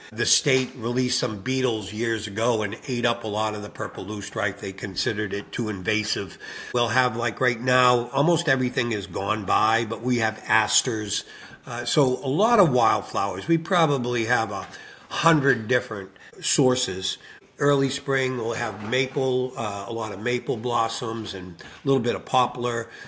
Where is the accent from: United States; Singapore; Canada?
United States; Tyngsborough, Massachusetts; Our location, the colony, is in my hometown of Tyngsborough, Massachusetts